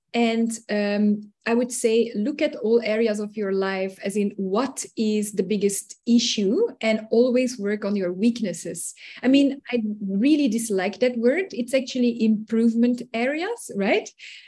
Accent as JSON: {"language": "English", "country": "Belgium", "said": "I'm actually originally from Belgium."}